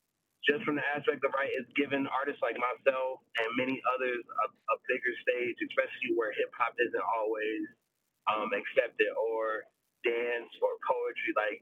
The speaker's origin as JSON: {"language": "English", "town": "Madison", "region": "Wisconsin", "country": "United States", "said": "Like, I'm from Madison, so this is something that has been needed forever."}